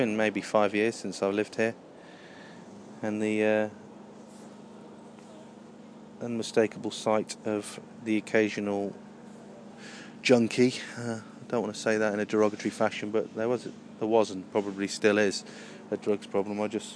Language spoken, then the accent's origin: English; Rugby, West Midlands, United Kingdom; also born or lived in Coventry; I definitely spent the most time here in Rugby Town. But I was born in Coventry. So this whole area is very familiar to me.